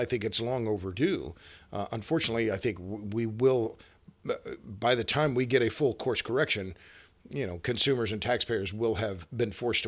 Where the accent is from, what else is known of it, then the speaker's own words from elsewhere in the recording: Oklahoma, United States; now in Texas, United States; I'm over here I live in Texas, and I'm from Oklahoma, not bragging about Texas